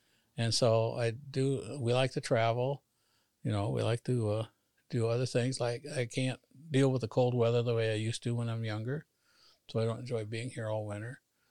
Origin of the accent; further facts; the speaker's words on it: Midwest, United States; now in Vermont, United States; I came from the Midwest, and I saw what dairying is like here, at least in Vermont, New England.